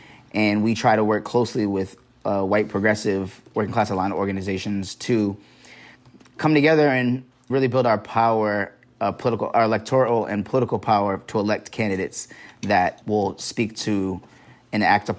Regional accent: Boston, Massachusetts, United States; I grew up in the Bromley Heath Housing Projects

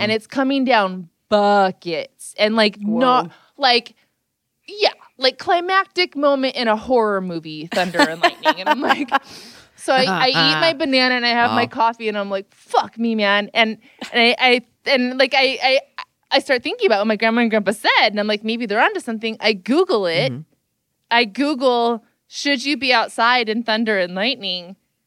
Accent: California, United States; But I'm from California, obviously, as you all know.

